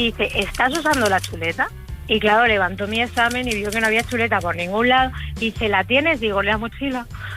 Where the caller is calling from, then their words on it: San Sebastián de los Reyes, Community of Madrid, Spain; Desde Madrid, de San Sebastián de los Reyes.